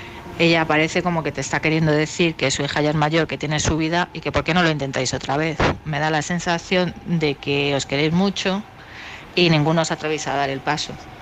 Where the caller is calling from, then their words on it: Madrid, Community of Madrid, Spain; de Madrid.